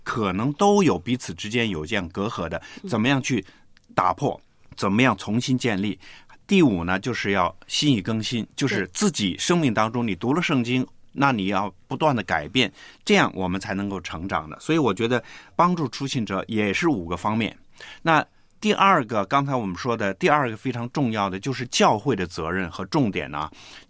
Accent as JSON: {"language": "Chinese", "country": "China", "said": "跟我们中国人差不多。"}